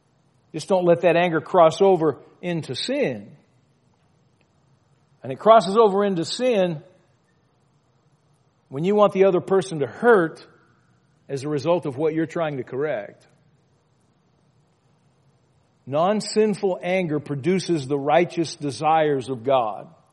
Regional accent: Louisiana, United States; I grew up in Louisiana, crying out loud. I spent most of my younger years in Louisiana. There's a reason they call us raging Cajuns.

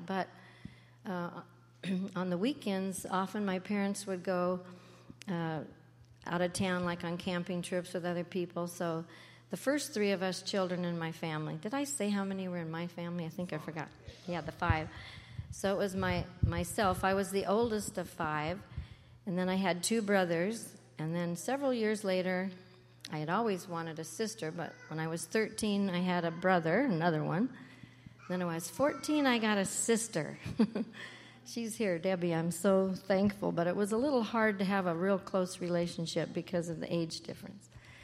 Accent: Fairbanks, Alaska, United States; born there; I was born in Fairbanks and... in a family of five children.

